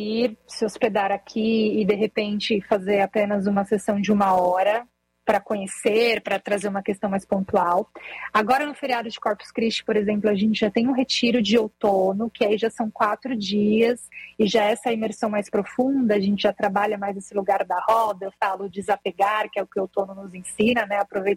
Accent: São Paulo, Brazil; Eu vim de São Paulo, sou paulistana.

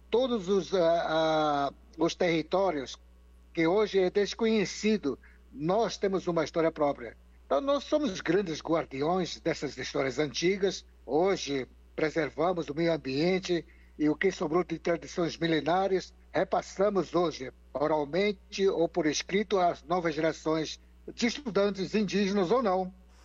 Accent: São Gabriel da Cachoeira, Amazonas, Brazil; eu nasci lá em Paricachoeira, no noroeste do estado do Amazonas, né? Eu sou do município de São Gabriel da Cachoeira.

